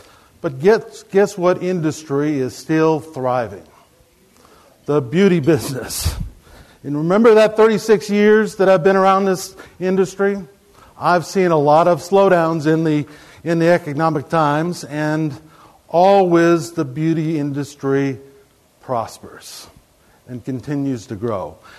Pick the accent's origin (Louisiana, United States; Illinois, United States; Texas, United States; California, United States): Texas, United States; and since I'm from Texas and American Airlines normally flies in and out of Texas a lot